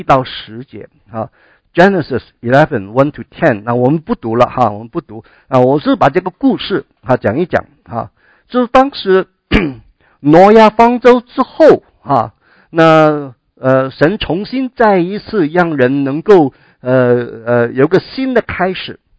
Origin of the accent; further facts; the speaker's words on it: China; 所以慎言是我们中国人很注重的